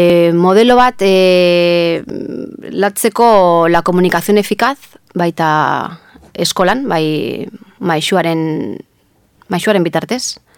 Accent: Barcelona, Catalonia, Spain; now in San Sebastián, Spain; Donostitik anator, ez naiz hemengoa, Donostikoa, Bartzelonakoa naiz. Etorri nintzen bizitzea hemen orain dela 13 urte.

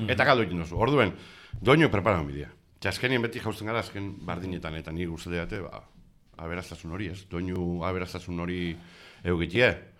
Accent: Basque Country, Spain; accent: Biscayan; neu bizkaieraz egiten dut, leku askotan, baina neure bizkaieran egiten dut

